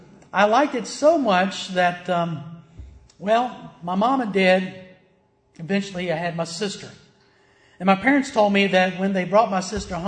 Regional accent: Virginia, United States; I remember when I was pastoring, I'm from Virginia, of course

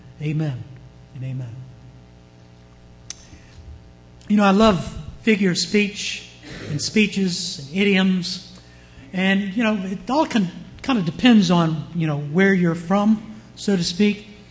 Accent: Virginia, United States; But see, I'm from Virginia. I've been around West Virginians.

